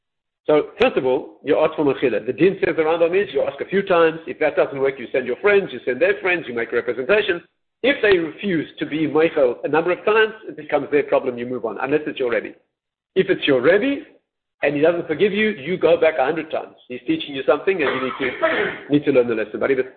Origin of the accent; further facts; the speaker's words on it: South Africa; As a South African Jew, unbelievable community.